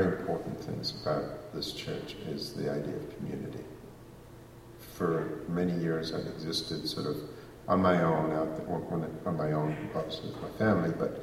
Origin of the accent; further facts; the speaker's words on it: South Africa; growing up in South Africa in the shadow of the Holocaust